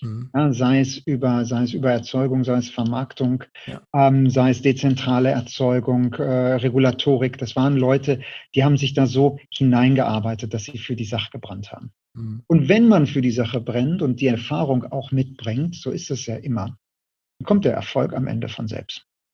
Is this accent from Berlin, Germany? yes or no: no; Duisburg, North Rhine-Westphalia, Germany; also born or lived in Essen; now in Düsseldorf, Germany; Ich bin in Essen geboren, Ruhrpottkind, Duisburg aufgewachsen.